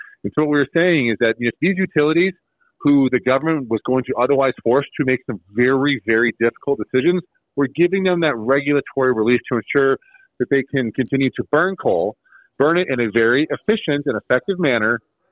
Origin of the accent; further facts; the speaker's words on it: Sheridan, Wyoming, United States; I grew up in Sheridan, Wyoming. You know, we're a mining town.